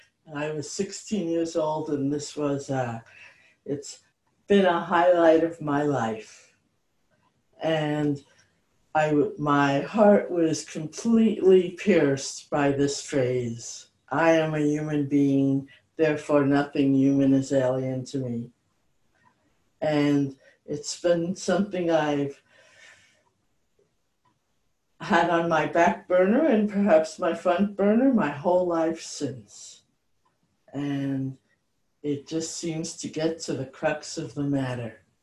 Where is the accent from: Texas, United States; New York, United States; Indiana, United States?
New York, United States; Long Island; And I lived on Long Island. I grew up on Long Island.